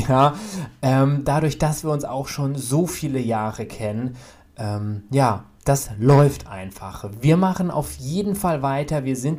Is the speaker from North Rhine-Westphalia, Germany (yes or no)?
no; Baden-Württemberg, Germany; wie ich noch im Süden in Baden-Württemberg sozusagen meine Heimat hatte.